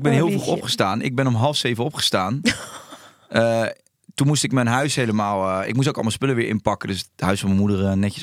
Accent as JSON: {"language": "Dutch", "town": "Rotterdam", "region": "South Holland", "country": "Netherlands", "said": "Nazi, maar ik kom uit Charloes. En daar zeggen ze dat."}